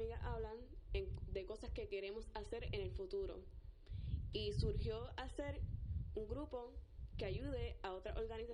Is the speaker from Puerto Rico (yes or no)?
yes; Carolina, Puerto Rico; De Carolina.